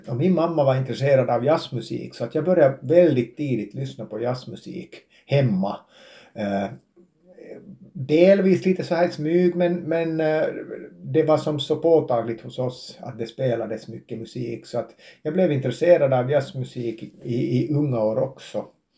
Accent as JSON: {"language": "Swedish", "town": "Vaasa", "region": "Ostrobothnia", "country": "Finland", "lives_now": "Bäcken, Finland", "said": "Jag är ju Vasabo i själ och hjärta, stadspojk. Men jag bor i Bäcken sedan 25 år tillbaks."}